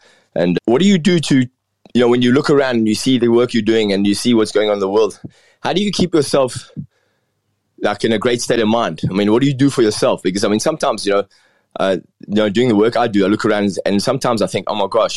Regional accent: Durban, KwaZulu-Natal, South Africa; I remember growing up in Durban, South Africa, when I used to paddle out and the water was so clean and so clear.

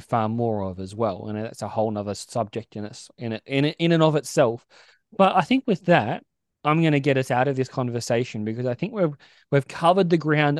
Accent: Australia; but it's Z because we're Australian

